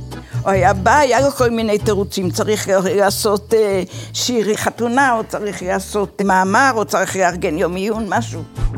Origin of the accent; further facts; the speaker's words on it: Herzliya, Tel Aviv District, Israel; born there; נולדתי בהרצליה, בצריף דולף. היה גשם נוראי ולא הייתה דרך בית חולים, אז פשוט נולדתי בבית.